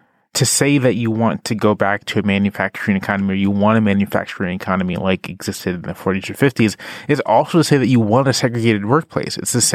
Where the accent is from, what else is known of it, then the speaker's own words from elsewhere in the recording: Virginia Beach, Virginia, United States; I'm from Virginia Beach, Virginia. I'm from sort of an exurban, suburban area. I went to predominantly white public schools, including predominantly white university.